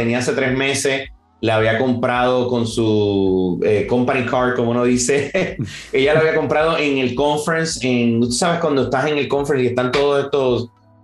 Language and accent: Spanish; Puerto Rico; now in London, United Kingdom; soy originalmente de Puerto Rico y esto, tengo mucha familia en Puerto Rico, trato de visitarlos aunque sea por lo menos una vez al año.